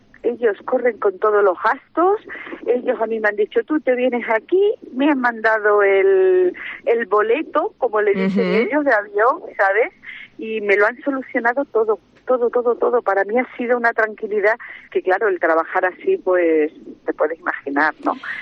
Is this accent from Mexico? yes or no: no; Castres, Occitania, France; de hacer algo aquí en mi tierra, en Castres